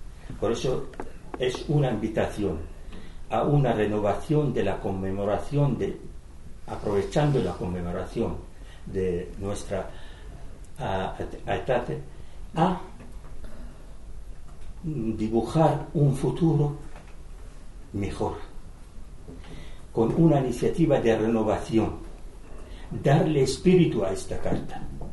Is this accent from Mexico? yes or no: no; Damascus, Damascus Governorate, Syria; now in Spain; lo que me educaron de ello de pequeño en mi ciudad natal, en Damasco